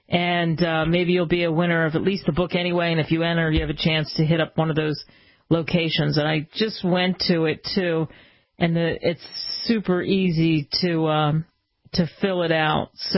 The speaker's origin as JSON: {"language": "English", "town": "Philadelphia", "region": "Pennsylvania", "country": "United States", "tie": "born or raised there"}